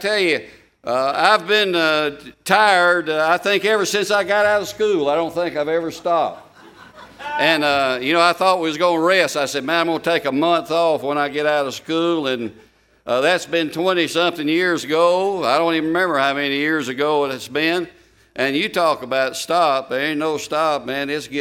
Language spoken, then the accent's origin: English; United States; And we're American. We're pro-American. We love Canada.